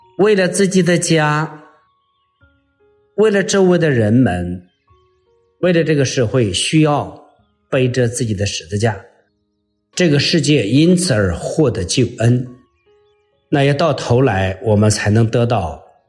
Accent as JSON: {"language": "Chinese", "country": "China", "said": "就像我们中国人说，吃得苦中苦，方为人上人。"}